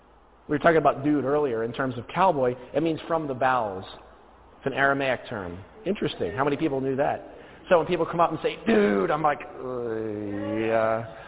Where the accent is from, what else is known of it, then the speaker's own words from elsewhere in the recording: New Jersey, United States; I'm originally from New Jersey.